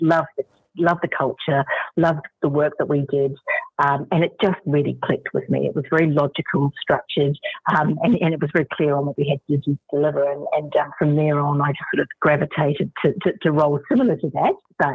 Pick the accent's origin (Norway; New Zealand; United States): New Zealand; I went to university in Wellington, New Zealand, because I'm a Kiwi